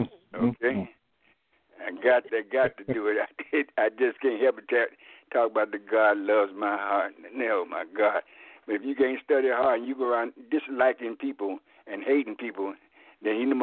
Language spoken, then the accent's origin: English; the South, United States; I came from the South, and I've seen a man look just like him every